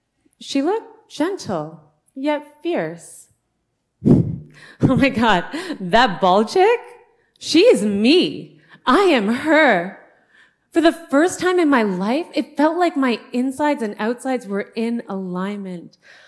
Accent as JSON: {"language": "English", "country": "India", "said": "placed on me as a female, placed on me as an Indian woman."}